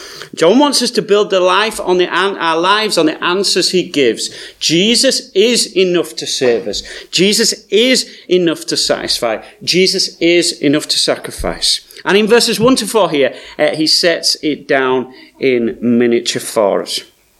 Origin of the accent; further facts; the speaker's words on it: Yorkshire and the Humber, United Kingdom; That's right, I'm from Yorkshire, folks.